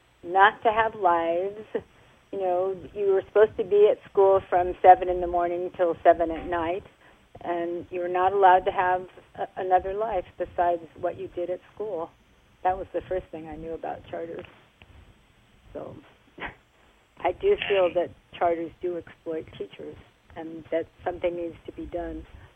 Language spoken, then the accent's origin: English; Los Angeles, California, United States; My hometown. Yes, my hometown is well known because we have the most charters in the United States.